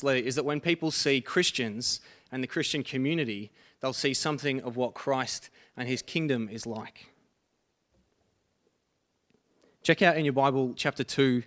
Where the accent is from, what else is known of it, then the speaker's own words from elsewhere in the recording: Box Hill, Victoria, Australia; I grew up near Box Hill, and I loved seeing Box Hill change over the years